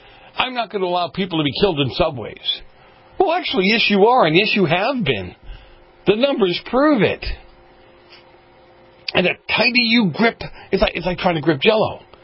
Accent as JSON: {"language": "English", "region": "Massachusetts", "country": "United States", "tie": "born or raised there", "said": "I grew up in Massachusetts, right?"}